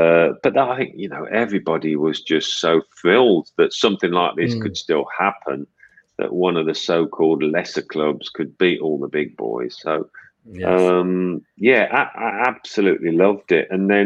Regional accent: Birmingham, West Midlands, United Kingdom; I mean, I was a Villa fan when I was a boy. I'm from Birmingham.

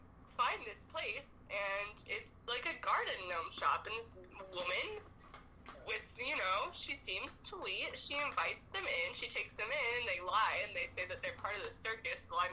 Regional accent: New Jersey, United States; born there; Okay, we aren't from New York. We've been to New York a couple times. I was born in New Jersey. I don't remember New Jersey.

